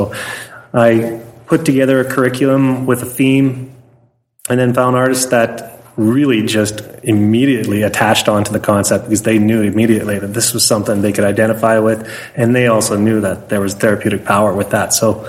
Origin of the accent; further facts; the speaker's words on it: North Battleford, Saskatchewan, Canada; Yeah, this North Battleford is my hometown.